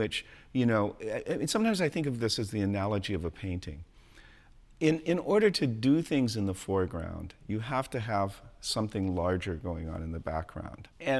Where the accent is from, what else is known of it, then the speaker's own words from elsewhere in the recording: California, United States; also born or lived in Colorado; growing up in California, living in Colorado, I could talk about, say, the Sierra Mountains